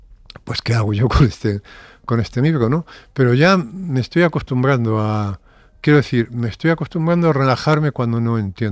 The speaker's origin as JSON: {"language": "Spanish", "country": "Spain", "said": "es tan evidente que soy español que no tiene sentido esta pregunta a menos que tenga trampa"}